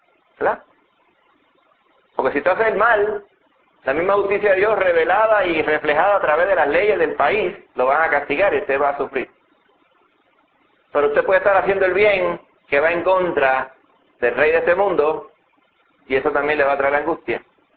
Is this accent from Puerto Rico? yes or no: yes; Puerto Rico; Y hago esta pregunta porque nosotros siendo puertorriqueños pensamos, ¿verdad?